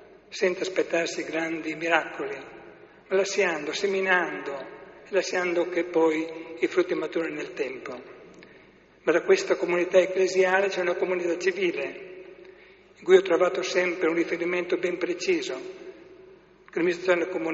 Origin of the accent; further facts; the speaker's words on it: Cervignano del Friuli, Friuli-Venezia Giulia, Italy; Un anno nella mio paese d'origine, Cervignano